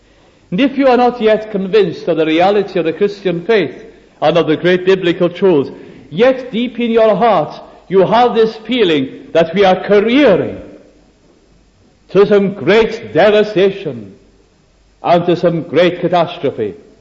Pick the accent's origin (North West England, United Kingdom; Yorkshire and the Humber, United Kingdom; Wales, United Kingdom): Wales, United Kingdom; I'd always been faced in a church, a little Welsh church that I attended in my hometown.